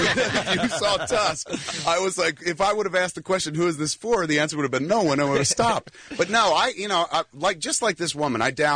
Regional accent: New Jersey, United States; I'm pretty liberal. But, I come from Jersey where there are lots of swamps

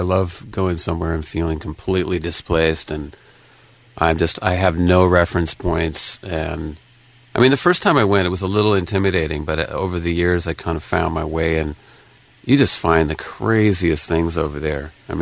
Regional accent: California, United States; I grew up around Olympic and Hoover, you know, in that little area right. in the 70s and 80s.

